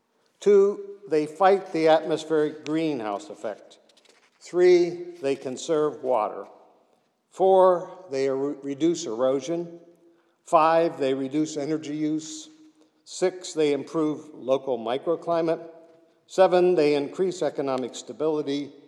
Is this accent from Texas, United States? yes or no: no; Mount Lebanon, Pennsylvania, United States; I grew up in Mount Lebanon. Some of you may know where that is. It's an older Pittsburgh suburb with a beautiful undeveloped woods behind my house.